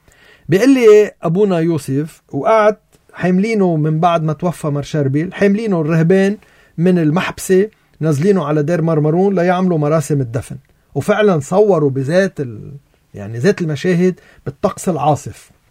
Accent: Lebanon; نحن كلبنانيين

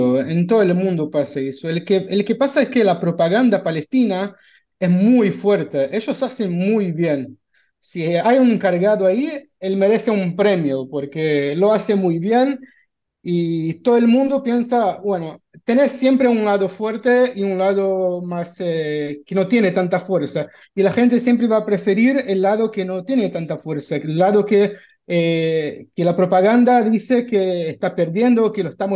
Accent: Brazil; Spanish is a second language; voy a intentar un poquito acá con mi portuñol porque soy de Brasil y hablamos despacito

